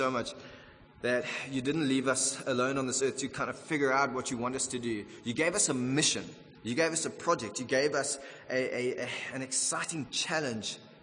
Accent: Durban, KwaZulu-Natal, South Africa; I grew up when I was in primary school. I grew up in Durban, and the climate there suits me perfectly.

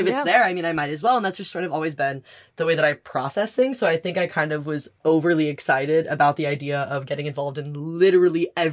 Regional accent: Frisco, Texas, United States; now in Providence, United States; Like, I'm from Frisco, Texas, and now we're in like Providence, Rhode Island

